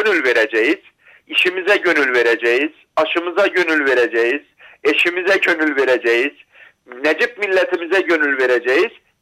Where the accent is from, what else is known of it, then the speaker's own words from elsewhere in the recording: Erzincan, Turkey; hem de memleketim Erzincan'da